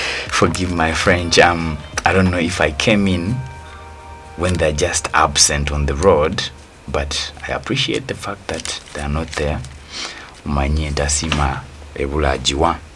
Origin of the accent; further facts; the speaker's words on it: Jinja, Eastern Region, Uganda; born there; You know, I love Jinja so much. I was born in Jinja.